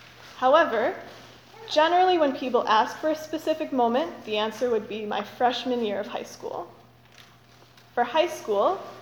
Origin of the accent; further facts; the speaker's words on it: Cleveland, Ohio, United States; I'm from Cleveland, Ohio.